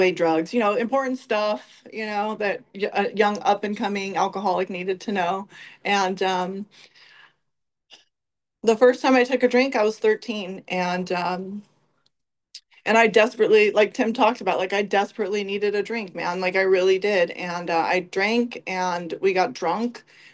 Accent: Santa Ana, California, United States; I grew up in Orange County, in the beautiful city of Santa Ana.

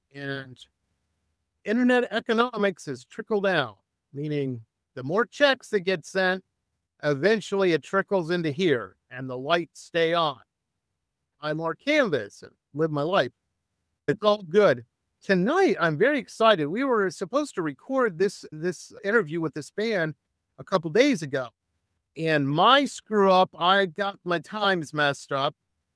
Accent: Detroit, Michigan, United States; But I grew up in Metro Detroit.

